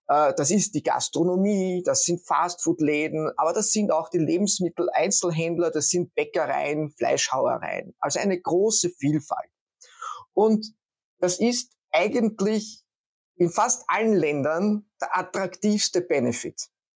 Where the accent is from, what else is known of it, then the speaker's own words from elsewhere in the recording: Vienna, Austria; moved away as an adult; now in Germany; bin Österreicher, Wiener